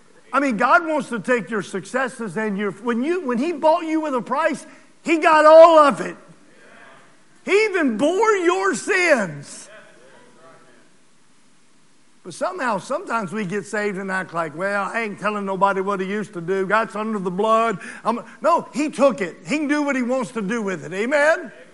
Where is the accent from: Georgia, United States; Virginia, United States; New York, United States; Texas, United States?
Virginia, United States; Lynchburg; You know, I grew up in Lynchburg, Virginia, and I went to Leesville Road.